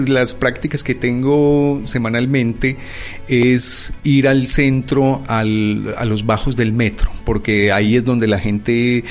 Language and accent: Spanish; Medellín, Antioquia, Colombia; lo que somos nosotros los antioqueños, para la historia de lo que somos nosotros la gente de Medellín.